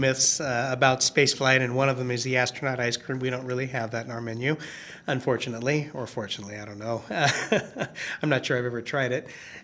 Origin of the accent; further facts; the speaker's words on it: United States; I'm an American astronaut.